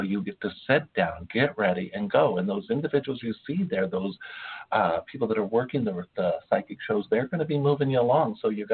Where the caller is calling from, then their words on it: Oklahoma, United States; I'm writing you from Oklahoma.